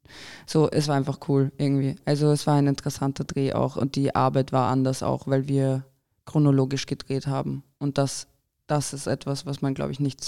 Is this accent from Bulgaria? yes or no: no; Croatia; ich bin Kroatin